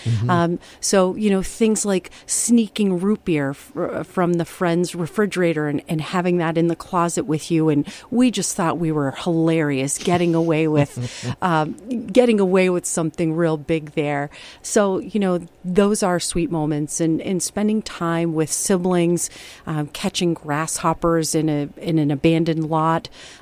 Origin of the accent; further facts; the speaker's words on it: Worcester, Massachusetts, United States; Yeah, I'm sure a lot of people know Worcester is an old factory town. I grew up there in the 80s, early 90s, and in this particular neighborhood anyway, the Main South neighborhood